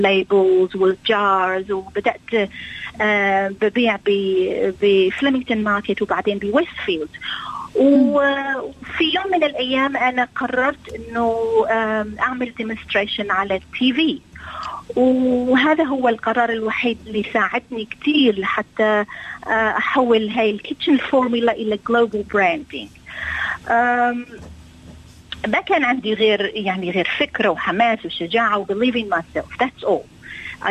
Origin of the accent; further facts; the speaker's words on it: Syria; now in Australia; انا من سوريا